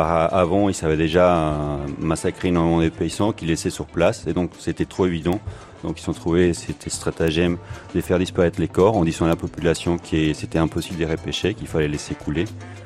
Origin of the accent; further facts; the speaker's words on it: Colombia; now in Belgium; je suis colombien et belge. Mais j'ai grandi en Colombie. J'ai quitté la Colombie à la fin des années 90, je peux dire 90.